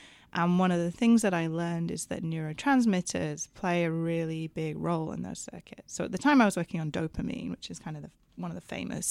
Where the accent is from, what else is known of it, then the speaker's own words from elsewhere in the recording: United Kingdom; I am British.